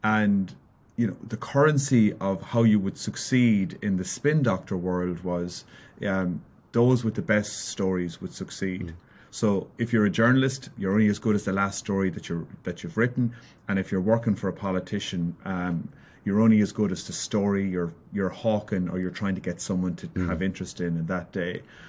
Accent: Ballinasloe, Connacht, Ireland; I'm Irish, as you know, and I grew up in a small town in the west of Ireland, a place called Ballinasloe, in a county called Galway. And I grew up in a family business

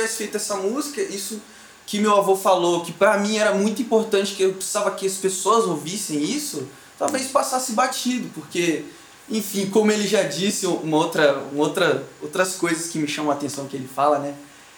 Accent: São Paulo, Brazil; Eu não sou lá de lá, né? Eu sou da Grande São Paulo, eu sou filho desses migrantes brasileiros, né?

